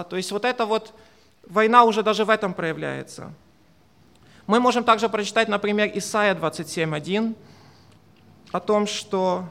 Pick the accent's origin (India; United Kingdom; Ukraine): Ukraine; Вот я, как украинец, наверное, вы все слышали о войне на востоке Украины.